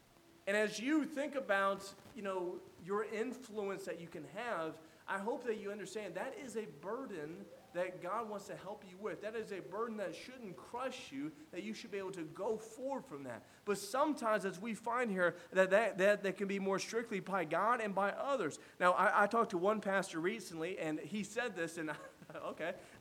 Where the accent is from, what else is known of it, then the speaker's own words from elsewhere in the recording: Indiana, United States; The reason why, because when I was growing up in Indiana, we'd go over at one of my neighbor's houses.